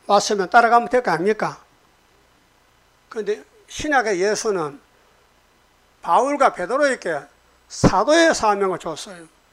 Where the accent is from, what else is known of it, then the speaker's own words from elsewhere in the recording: Uiseong, North Gyeongsang, South Korea; 제 고향이 경상북도 의성입니다.